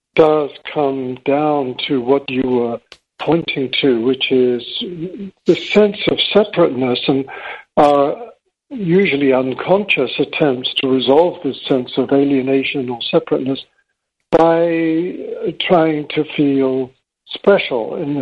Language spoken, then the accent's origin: English; England, United Kingdom; And also I have this English passport, you know, and being an English white male